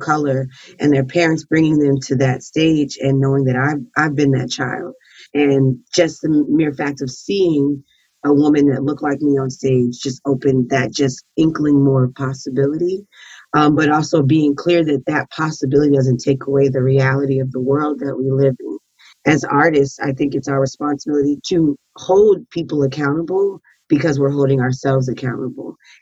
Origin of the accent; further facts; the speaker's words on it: Atlanta, Georgia, United States; I'm from Atlanta, Georgia, so Hell You Talking About is like a vernacular slang of just natural culturally of people I've grown up around.